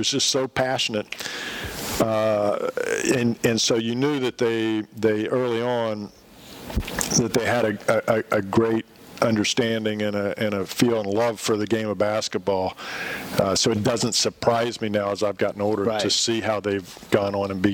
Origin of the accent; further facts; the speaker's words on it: Princeton, West Virginia, United States; I grew up in West Virginia, and they would make the journey over from Charlottesville all the way over to Princeton, West Virginia, and they were sitting down in my living room